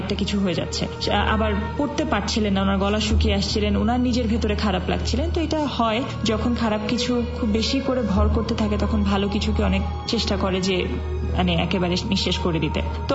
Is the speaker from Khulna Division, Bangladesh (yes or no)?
yes; Jessore, Khulna Division, Bangladesh; আমি যেহেতু যশোরের মেয়ে, তো ওদিককার গল্প শুনলে আমার সেগুলোর প্রতি ইন্টারেস্ট একটু বেশি জাগে।